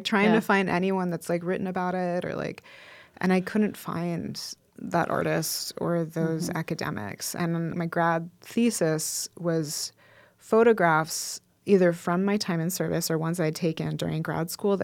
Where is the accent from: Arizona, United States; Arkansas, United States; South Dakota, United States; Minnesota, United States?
South Dakota, United States; Yankton; I grew up in Yankton, South Dakota, and I joined the military about a year after high school.